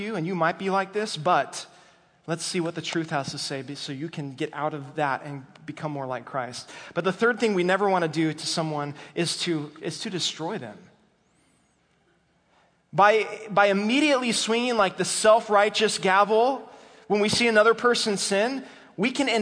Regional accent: Bronx, New York, United States; Well, I'm from the Bronx. You know, we say it how it is.

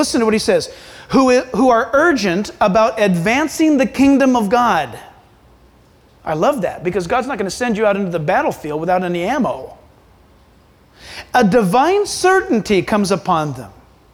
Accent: San Diego, California, United States; I was born and raised in San Diego, and I would not go to Mexico because I just thought it was insane.

